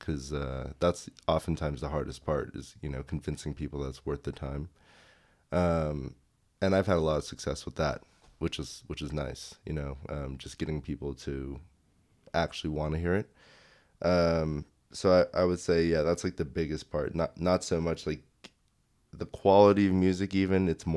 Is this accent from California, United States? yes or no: yes; Los Angeles, California, United States; My childhood was definitely spent in Koreatown for the most part. Just like L.A. in general